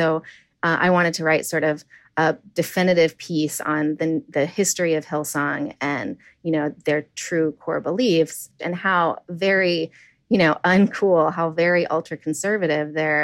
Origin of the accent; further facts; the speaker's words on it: New York, United States; I'm from New York, and I'm a reporter at NBC News.